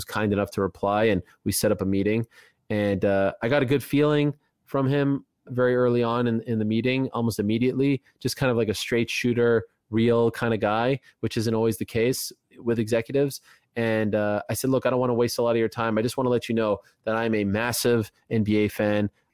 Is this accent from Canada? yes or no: yes; Montreal, Quebec, Canada; growing up in Montreal, where else?